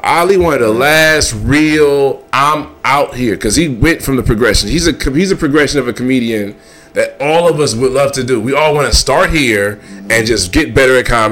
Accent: Midwest, United States; he saw that I was from the Midwest, so I had a certain commitment to comedy. Most comics from our area, they don't mind actually trying to be better.

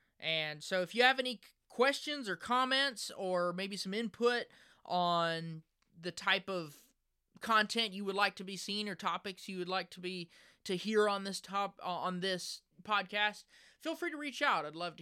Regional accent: Texas, United States; I'm from Texas, and I attend a local Bible-believing church.

